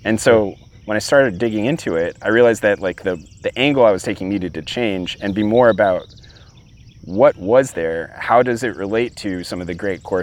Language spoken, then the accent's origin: English; Arlington, Virginia, United States; I grew up in Arlington, Virginia.